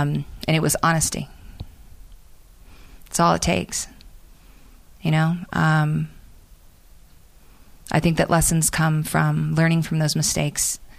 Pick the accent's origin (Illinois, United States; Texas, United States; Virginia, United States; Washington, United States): Virginia, United States; I'm a girl from Virginia. I do a lot of hiking in the Shenandoah.